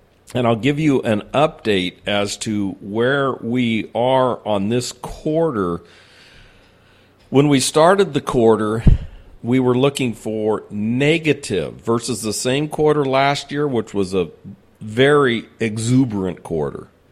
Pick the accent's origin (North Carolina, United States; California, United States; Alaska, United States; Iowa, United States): California, United States; San Diego; Look, I'm from San Diego, and I badmouth Qualcomm all the time.